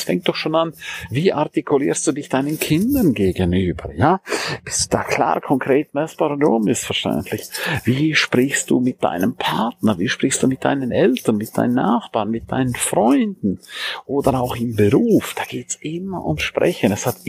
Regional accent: St. Moritz, Graubünden, Switzerland; Ich freue mich riesig, riesig darauf, mit dir coole, geile Momente in meiner Heimat St. Moritz zu erleben.

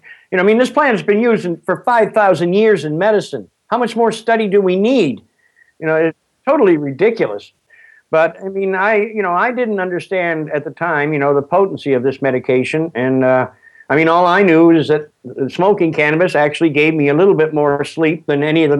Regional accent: Springhill, Nova Scotia, Canada; born there; Yes, I was born just outside of Spring Hill, Nova Scotia. You know, it's right out on the east coast of Canada.

